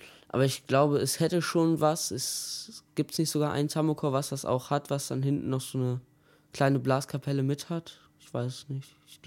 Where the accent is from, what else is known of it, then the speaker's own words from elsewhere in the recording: Weflinghofen, North Rhine-Westphalia, Germany; ich bin ja an Schützenfest geboren hier in Weflinghofen.